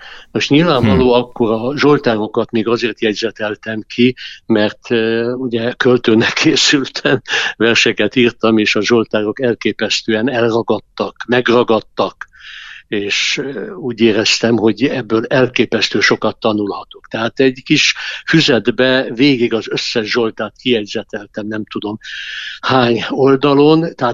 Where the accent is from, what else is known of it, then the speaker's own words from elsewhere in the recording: Nyíregyháza, Szabolcs-Szatmár-Bereg, Hungary; abban a környezetben, amin én felnőttem Nyíregyházán, általános iskolába